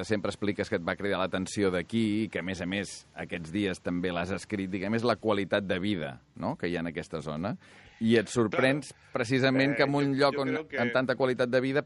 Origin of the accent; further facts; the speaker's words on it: Argentina; also born or lived in United Kingdom / South Africa; Mi respuesta es que siento ternura por Argentina, donde me crié, pasión por Sudáfrica, donde viví los años más emocionantes, amor por España, donde nació mi madre, y afinidad por Gran Bretaña, donde nací e hice mis estudios.